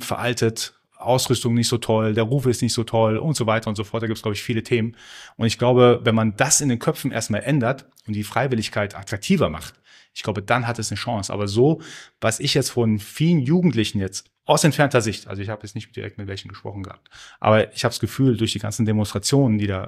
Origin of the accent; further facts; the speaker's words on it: Germany; ich liebe Deutschland, das weißt du, ich bin ein ganz großer Fan von Deutschland, das ist meine Heimat